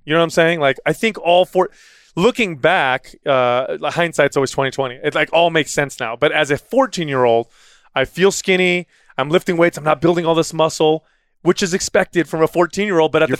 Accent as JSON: {"language": "English", "town": "San Jose", "region": "California", "country": "United States", "tie": "born or raised there", "said": "San Jose, California."}